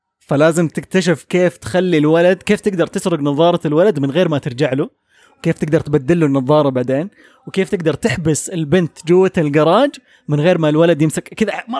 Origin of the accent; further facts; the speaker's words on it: Saudi Arabia; بما أن إحنا سعوديين وبنتكلم عن السعودية